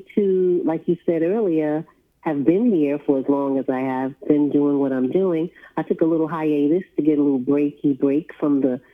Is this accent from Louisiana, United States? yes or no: no; Brooklyn, New York, United States; I'm from Brooklyn, New York. Bed-Stuy, do or die.